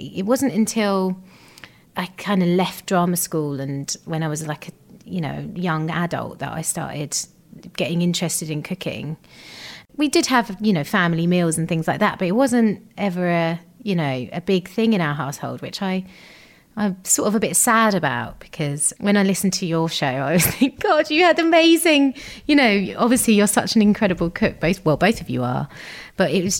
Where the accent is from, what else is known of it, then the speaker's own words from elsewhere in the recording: Gravesend, South East England, United Kingdom; So we grew up in Kent in Gravesend, now made famous because Laura from Bake Off is also from Gravesend